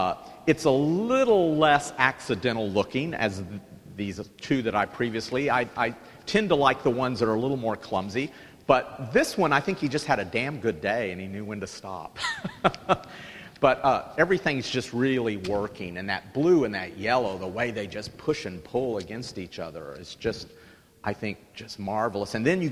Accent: Dallas, Texas, United States; This particular painting I have to talk about because I'm from Dallas. There's no such thing. I mean, Dallas-Fort Worth is all one big community to me at this point.

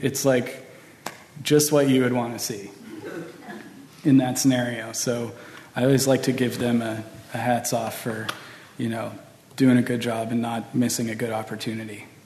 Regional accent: Texas, United States; Since I am from Texas, I had to slip an armadillo.

